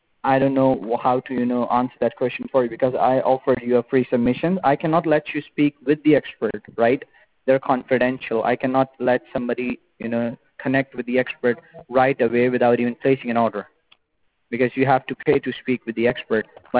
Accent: United States; now in San Jose, United States; I am from States and I work here in this company, which is located

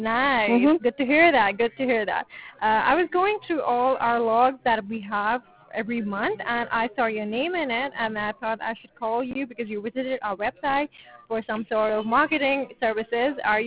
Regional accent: Mumbai, Maharashtra, India; born there; Sorry, I was born in Mumbai.

